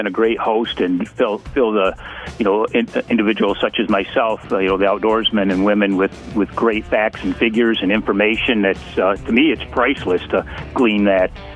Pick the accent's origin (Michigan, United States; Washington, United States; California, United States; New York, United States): Michigan, United States; to me, growing up in Michigan, that's what I like to see.